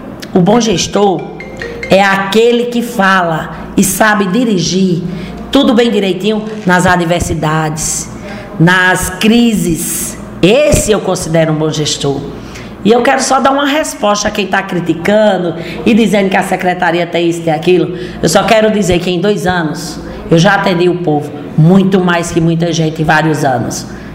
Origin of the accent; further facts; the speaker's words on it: Paraíba, Brazil; E como eu sou nordestina, Paraíba na retada, eu não vou ficar aqui sentado esperando alguma notícia.